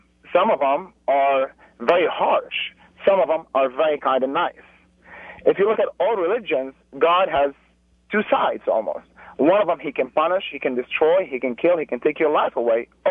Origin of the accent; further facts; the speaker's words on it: Beirut, Beirut Governorate, Lebanon; moved away; I'm a Muslim, but I went to church for 16 years. I was raised in Beirut, and I immigrated over here.